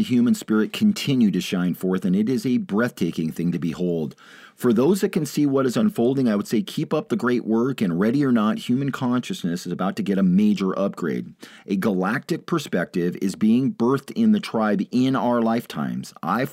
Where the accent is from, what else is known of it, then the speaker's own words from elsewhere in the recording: Longview, Washington, United States; Right here where I'm at, near Mount Adams, where I grew up, near where I grew up in Longview